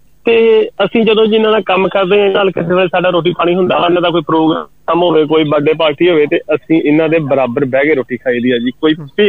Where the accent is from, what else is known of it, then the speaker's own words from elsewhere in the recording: Amritsar, Punjab, India; ਮੈਂ ਅੰਮ੍ਰਿਤਸਰ ਤੋਂ ਆ ਤੇ ਚਲੋ ਸਾਡਾ ਪਿੰਡ ਤੇ ਚਲੋ ਬੜਾ ਵਧੀਆ ਸਾਡੇ ਪਿੰਡ ਦਾ ਚਲੋ ਮਾਹੌਲ ਹੈ